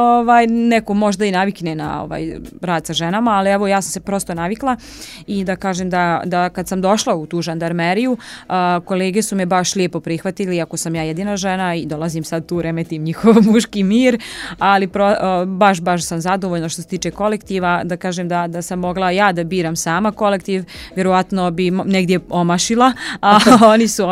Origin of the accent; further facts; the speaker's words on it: Srbac, Republika Srpska, Bosnia & Herzegovina; now in Gradiška, Bosnia and Herzegovina; često kažu da smo mi Srpca kao neka sekta, a ja volim da se našalim da jesmo, da zapravo mi smo tamo baš svi složni